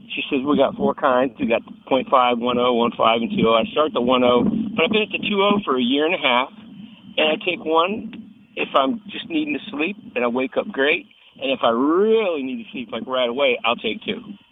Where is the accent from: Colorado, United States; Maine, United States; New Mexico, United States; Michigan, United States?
Colorado, United States; Second of all, I'm from Colorado.